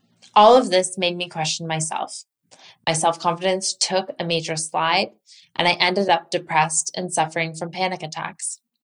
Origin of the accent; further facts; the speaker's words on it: Canada; moved away as an adult; now in Mumbai, India; I am from Canada originally. I moved to Mumbai in 2007 as a very young person.